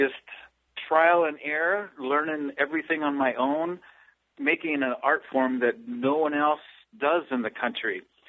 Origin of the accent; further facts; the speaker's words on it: Pine Ridge, South Dakota, United States; I'm from Pine Ridge, South Dakota, didn't start art until I was 30